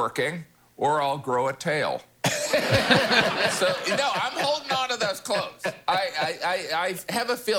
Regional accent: United States; Not only because I'm American

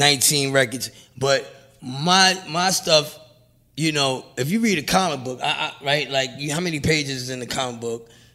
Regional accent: Brooklyn, New York, United States; I'm from Brownsville, Brownsvillean.

